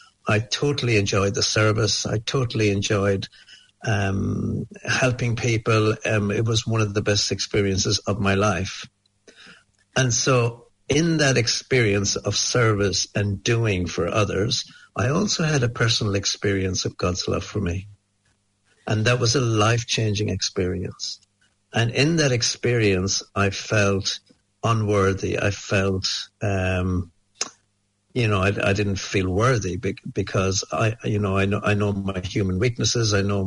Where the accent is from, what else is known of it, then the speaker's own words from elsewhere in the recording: Ireland; now in New Zealand; I'm from Ireland, and I've been in New Zealand for the last 20 years. Grew up in Ireland in the 60s and 70s, come from a family of 14 children, siblings.